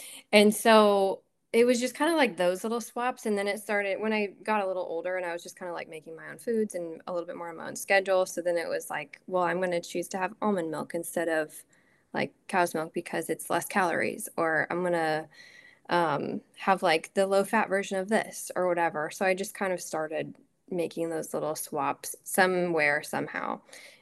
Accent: Midwest, United States; And I mean, we're from the Midwest. It's like we have casseroles all the time.

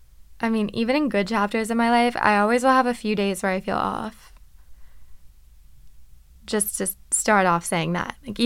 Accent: Virginia, United States; And I'm from Virginia.

